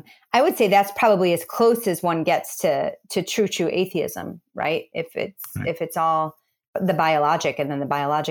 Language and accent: English; Midwest, United States; But, you know, I'm a kid from the Midwest and grew up in church.